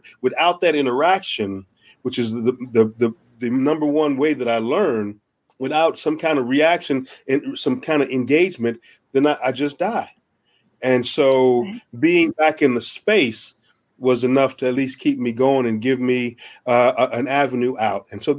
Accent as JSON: {"language": "English", "town": "Atlanta", "region": "Georgia", "country": "United States", "tie": "born or raised there", "said": "And, you know, I grew up in Atlanta, Georgia, and the surrounding area, East Point College Park"}